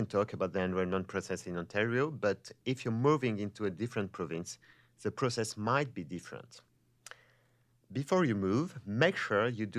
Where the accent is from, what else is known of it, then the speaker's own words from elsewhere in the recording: France; now in Toronto, Canada; Since our children were already fluent in French, since we come from France, we decided to register them in an English Catholic school so they could also master English.